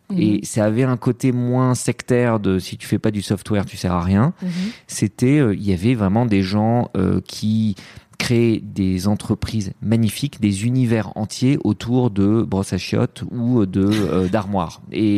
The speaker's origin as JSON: {"language": "French", "country": "France", "tie": "born or raised there", "also_born_or_lived": "Lebanon", "said": "Je suis un immigré de première génération, deuxième génération, je sais pas comment on dit. Je suis né au Liban, mais je suis arrivé en France très très vite."}